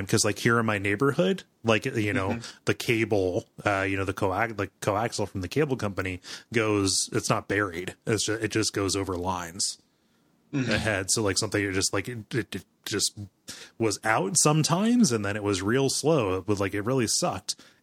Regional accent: Ohio, United States; So it's like, I'm from Ohio.

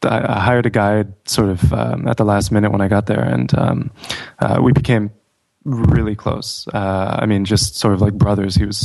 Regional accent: Hartford, Connecticut, United States; I grew up in Hartford, actually, around Hartford

